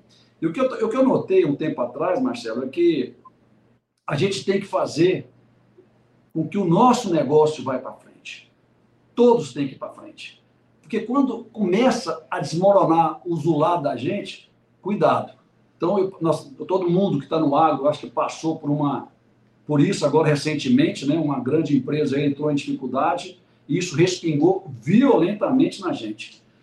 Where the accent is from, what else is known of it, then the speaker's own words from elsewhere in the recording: Goiânia, Goiás, Brazil; eu sou de Goiânia, né? Eu tenho muitos amigos empresários.